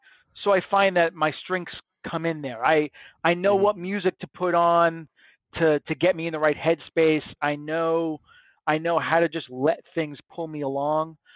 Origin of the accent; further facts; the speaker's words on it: Long Island, New York, United States; You know, I'm a kid from Long Island.